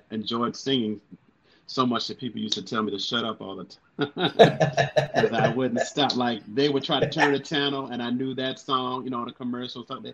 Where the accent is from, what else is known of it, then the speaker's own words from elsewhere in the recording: Washington, District of Columbia, United States; born there; also born or lived in New Orleans; I was born in Washington, D.C. My parents are from New Orleans, Louisiana. The majority of my life has been in New Orleans. So I always tell people, I never claim to be a native, but my soul is definitely a native.